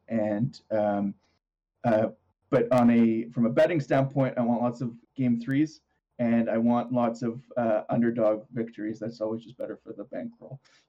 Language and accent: English; Canada; I am Canadian